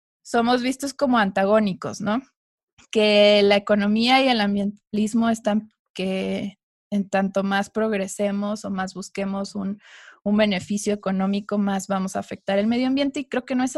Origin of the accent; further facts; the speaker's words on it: Coahuila, Mexico; soy economista, soy originaria de Coahuila